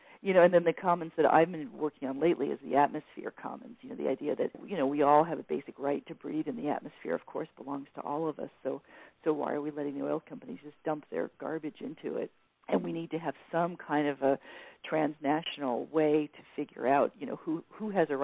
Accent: San Diego, California, United States; I grew up in San Diego, where all this beautiful open land was kind of constantly being taken over by these development companies

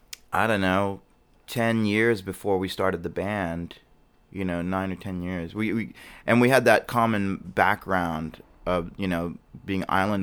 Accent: Hawaii, United States; One thing growing up in Hawaii as a teenager was like, there's nothing to see.

